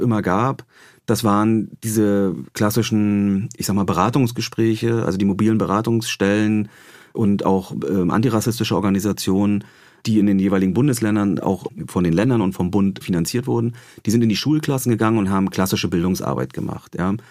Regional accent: East Germany, Germany; ich komme selber aus Ostdeutschland

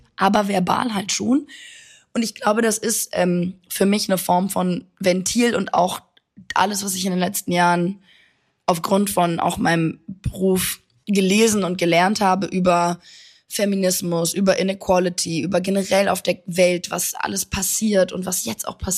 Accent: Italy; Ist in Italien leider auch so, also wo ich aufgewachsen bin, ne?

